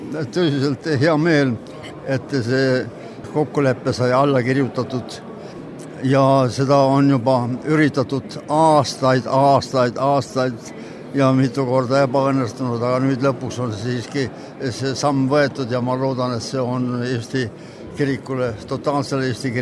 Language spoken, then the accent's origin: Estonian; Rakvere, Lääne-Viru County, Estonia; ma olen põline rakperlane.